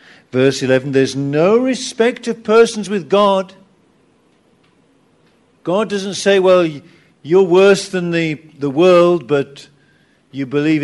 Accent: England, United Kingdom; I'm English. In England, we can do this, we can do that.

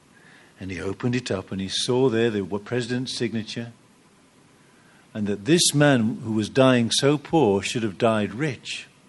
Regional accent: United Kingdom; Now, I'm British, as you may know.

